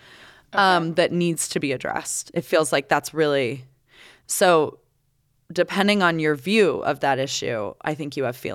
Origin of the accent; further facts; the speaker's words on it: Canada; I also never get sent these surveys because I'm Canadian.